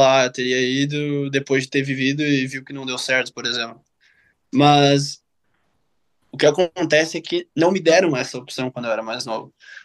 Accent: Rio Grande do Sul, Brazil; porque a gente é de uma cidade pequena, a gente é do interior do Rio Grande do Sul

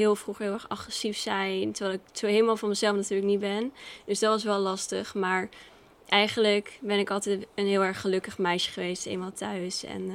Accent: Giesbeek, Gelderland, Netherlands; Ik ben opgegroeid in een heel warm huis bij mijn ouders thuis in Giesbeek, in het dorp.

